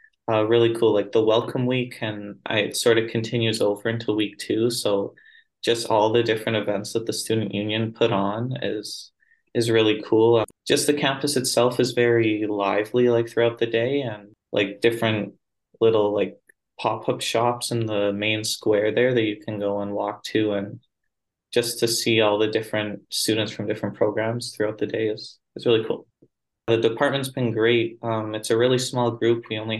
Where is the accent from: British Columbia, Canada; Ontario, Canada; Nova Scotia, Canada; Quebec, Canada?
British Columbia, Canada; Maple Ridge; now in United Kingdom; I'm from Maple Ridge, British Columbia, Canada.